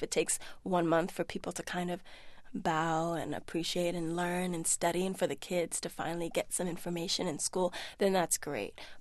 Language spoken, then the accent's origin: English; Brazil; my accent was great at the time, so they didn't know that I wasn't from there, and to insist on service and respect as a Brazilian